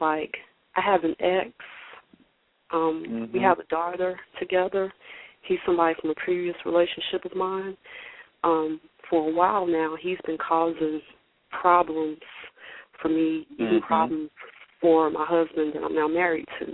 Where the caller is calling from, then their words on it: North Carolina, United States; I'm calling from North Carolina.